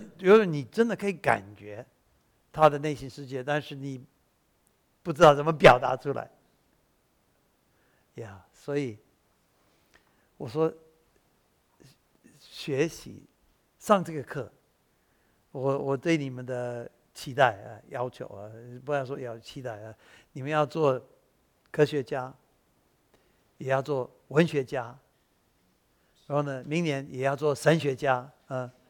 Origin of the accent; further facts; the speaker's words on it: Taiwan; accent: Taiwanese Mandarin; 设身处地，这个我的台湾国语有一点。